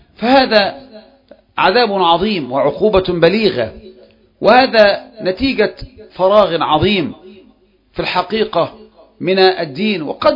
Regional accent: Egypt; عندنا في مصر

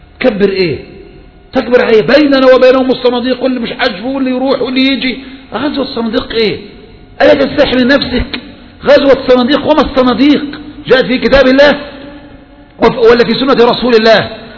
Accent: Egypt; الفتنة عندنا في مصر

